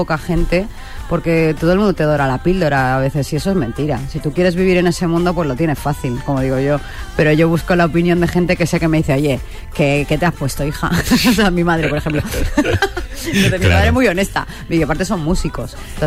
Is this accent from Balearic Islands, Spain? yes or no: yes; Balearic Islands, Spain; dio la casualidad que estaba en mi tierra, estaba en Mallorca